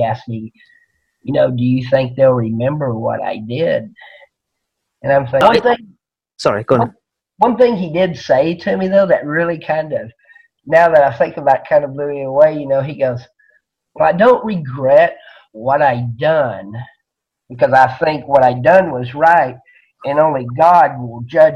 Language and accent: English; Tennessee, United States; now in Texas, United States; But I'm from Tennessee, and I'm currently staying most of the time in Texas now